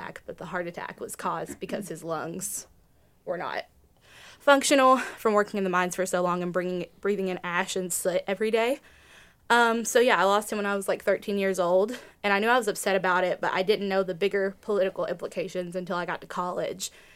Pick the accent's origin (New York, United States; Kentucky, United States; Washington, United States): Kentucky, United States; Whitesburg; also born or lived in Harlan County, Kentucky; So I am actually from Appalachia. I'm from Eastern Kentucky. I was born in Whitesburg, Kentucky, where the Apple Shop is